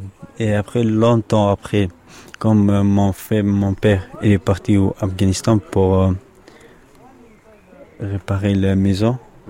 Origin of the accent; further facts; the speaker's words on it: Pakistan; Au Pakistan, un camping, camp de réfugiés.